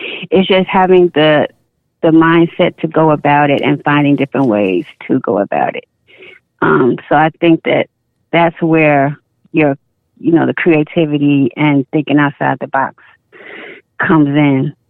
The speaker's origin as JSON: {"language": "English", "town": "Chicago", "region": "Illinois", "country": "United States", "tie": "born or raised there", "also_born_or_lived": "New York", "said": "So, yeah, growing up in Chicago was just like a bowl of mixture of people and fine arts and religions and, you know, all different kinds of cultures. My mom is a minister, so fourth grade we moved to New York, Manhattan, and lived there for a year."}